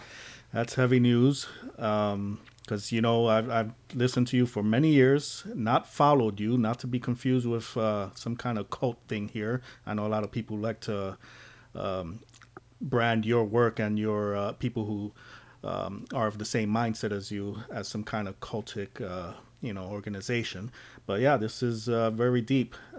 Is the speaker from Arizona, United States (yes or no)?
yes; Phoenix, Arizona, United States; from Phoenix.